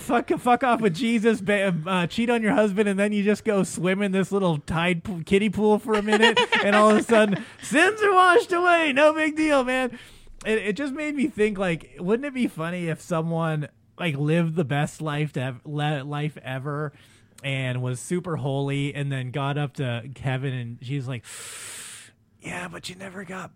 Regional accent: Los Angeles, California, United States; I grew up in South Central, man, I grew up in the hood in L.A., and then I moved to Montana

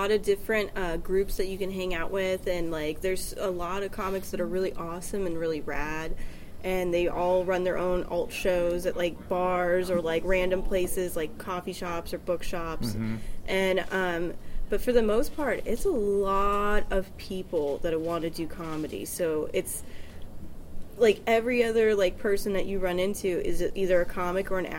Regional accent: Santa Ana, California, United States; I'm from California originally. I'm from Santa Ana, California.

